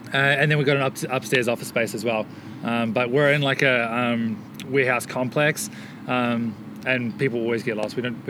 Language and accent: English; New Zealand; I'm a Kiwi, so I support the Kiwi lifters.